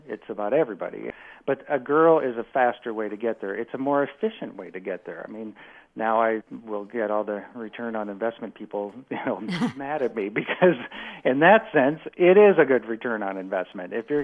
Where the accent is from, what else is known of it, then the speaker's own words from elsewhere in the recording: Omaha, Nebraska, United States; I grew up in Omaha and I walked to public school and I had the same English teacher my mother had